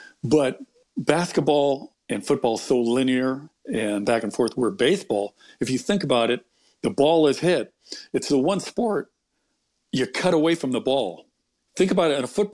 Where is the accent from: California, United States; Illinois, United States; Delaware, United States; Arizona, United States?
California, United States; Los Angeles; I grew up in Los Angeles, and a lot of my friends, their dads were in the industry, being more like Hollywood.